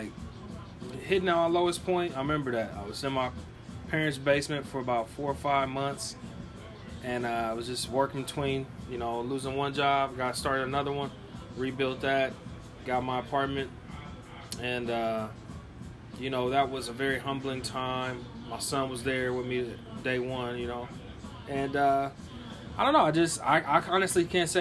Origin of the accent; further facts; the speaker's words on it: United States; I'm sorry, people. I'm an American. I love my American beer.